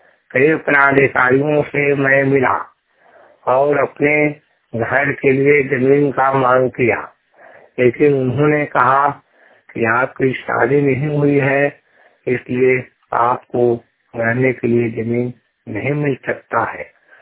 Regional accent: Arwal, Bihar, India; मैं बिहार अरवल डिस्ट्रिक्ट का निवासी हूँ। मैं 100% ब्लाइंड हूँ, दोनों आंखों से नेत्रहीन। मेरा उम्र लगभग 50 साल है।

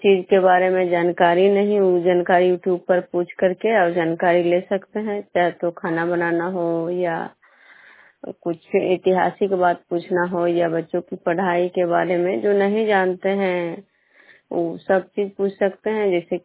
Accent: Bishnupur, Bihar, India; मैं बिष्णुपुर ग्राम खजरा पंचायत नालंदा जिला नगर नौसा प्रखंड के निवासी हूँ।

